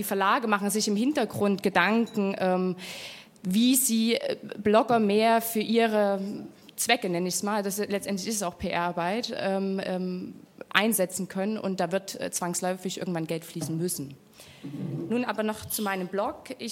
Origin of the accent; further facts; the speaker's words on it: Leipzig, Saxony, Germany; Ich bin gebürtige Leipzigerin, wohne aber seit Jahren im Rhein-Main-Gebiet